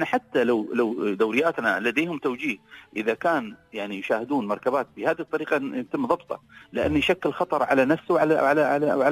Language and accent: Arabic; Dubai, United Arab Emirates; والاخوه حقيقه مشكورين في بلدي دبي